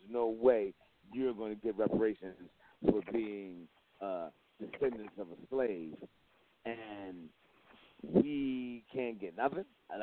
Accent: East Coast, United States; Like, growing up on the East Coast, one thing, and I tell people this all the time

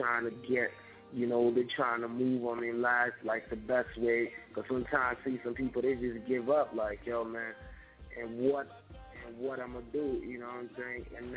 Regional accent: Liberia; now in Ghana; I'm actually from Liberia, but I'm based in Ghana.

